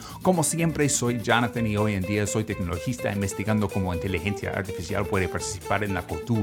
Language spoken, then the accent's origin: Spanish; United States; Spanish is a second language; soy gringo, pero al menos trato de manejar el español suficiente bien para seguir el ritmo de las invitadas y los invitados.